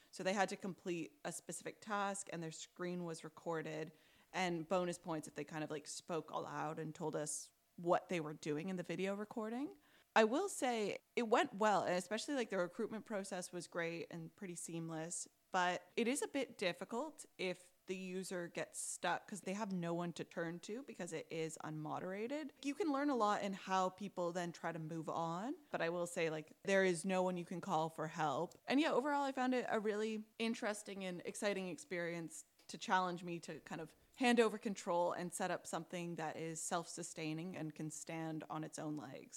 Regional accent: Canada; But like as a Canadian, I really am just shaking my head.

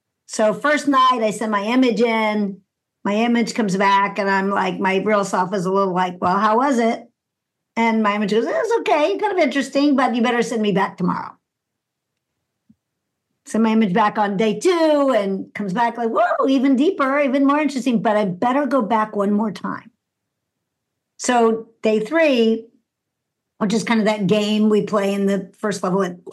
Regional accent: Houston, Texas, United States; So I grew up in Houston, Texas, and I am Jewish.

